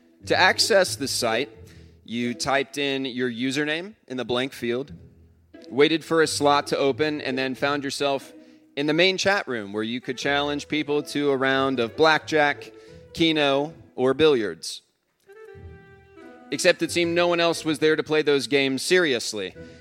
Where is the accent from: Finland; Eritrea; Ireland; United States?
Finland; English is a second language; More than a decade ago, when I was growing up in Finland, my model of an attractive woman was Pamela Anderson from Baywatch.